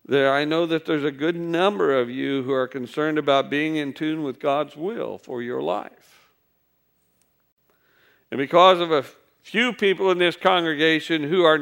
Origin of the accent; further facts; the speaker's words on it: Illinois, United States; I grew up in Illinois. I come from farming stock. A lot of German background in that.